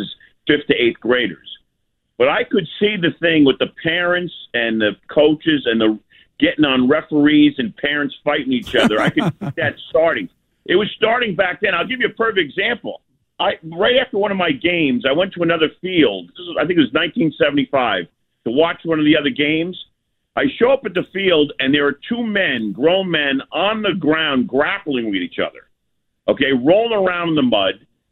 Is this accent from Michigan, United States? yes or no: no; Livingston, New Jersey, United States; I coached junior football in my hometown of Livingston, New Jersey.